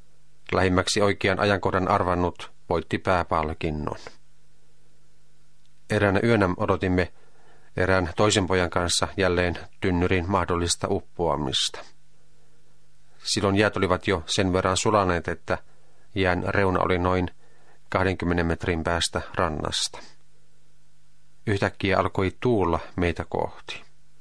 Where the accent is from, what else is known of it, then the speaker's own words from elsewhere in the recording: Posio, Lapland, Finland; jäänyt erityinen tapaus nuoruudestani, jolloin osallistuin aktiivisesti vapaan palokunnan toimintaan kotipaikkakunnallani Posiolla.